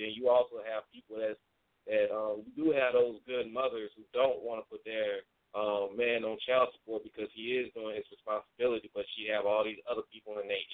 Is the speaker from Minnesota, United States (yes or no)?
no; Hawaii, United States; born there; No, I was born in Hawaii.